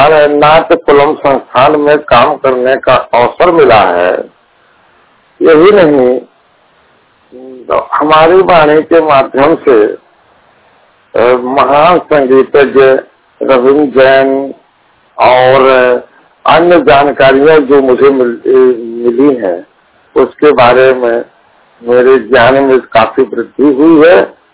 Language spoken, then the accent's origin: Hindi; Pratapgarh, Uttar Pradesh, India; now in Jaipur, India; Uttar Pradesh Pratapgarh district का रहने वाला हूँ।